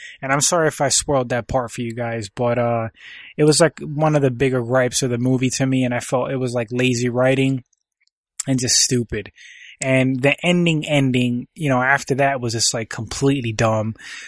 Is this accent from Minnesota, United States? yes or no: no; New York, United States; I grew up in New York and, I had moved to New England and, in like 97, 98.